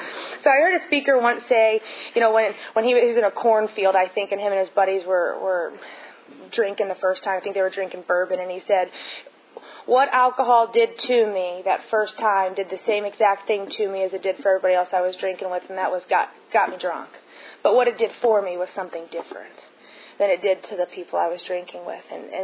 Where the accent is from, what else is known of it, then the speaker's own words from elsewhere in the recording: St. Louis, Missouri, United States; I grew up in St. Louis, and they have their annual state or some big convention called the Fall Classic at this big hotel every year.